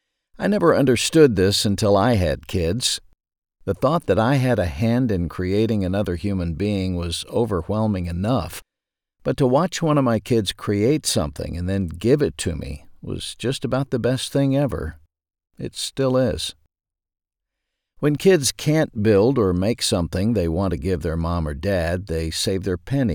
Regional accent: Ashdown, Arkansas, United States; Growing up in Ashdown, Arkansas, my sister and I made many of the decorations for the Christmas tree.

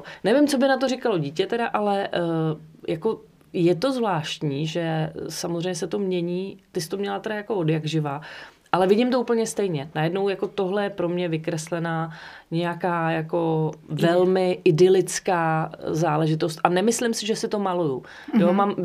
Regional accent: Pardubice, Pardubice Region, Czechia; já pocházím z Pardubic

